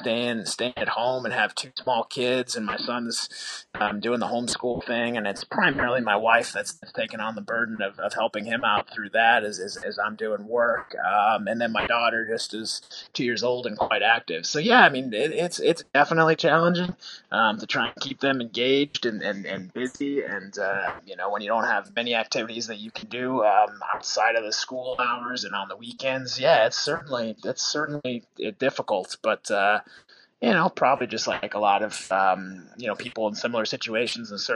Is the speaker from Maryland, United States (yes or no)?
no; Chicago, Illinois, United States; You mentioned I grew up in Chicago, so Frank Thomas, he was my favorite player growing up.